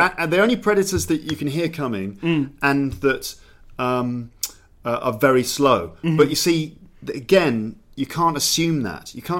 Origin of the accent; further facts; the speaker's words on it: England, United Kingdom; I'm being English. I would eat baked beans.